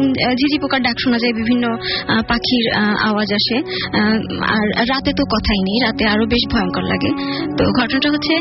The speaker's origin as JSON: {"language": "Bangla", "town": "Khulna", "region": "Khulna Division", "country": "Bangladesh", "said": "আসসালামু আলাইকুম … আমি খুলনা থেকে এসে খুলনার টুটপাড়া নামক জায়গা থেকে।"}